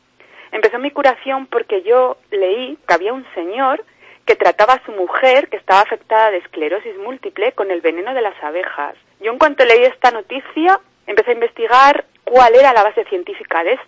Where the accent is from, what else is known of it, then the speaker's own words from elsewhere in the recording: León, Castile and León, Spain; porque yo trabajo en Madrid, aunque yo soy de León.